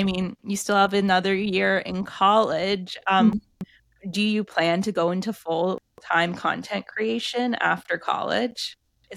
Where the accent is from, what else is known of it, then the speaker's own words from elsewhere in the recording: Boston, Massachusetts, United States; especially because I grew up in Boston, which is like literally the opposite side of the world, or not the world, the country from LA.